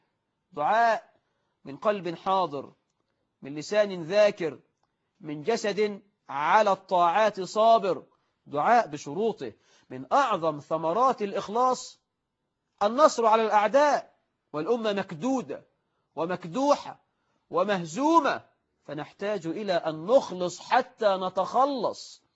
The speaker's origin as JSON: {"language": "Arabic", "country": "Egypt", "said": "فاللهم اجعل بلدنا مصر آمنة مطمئنة"}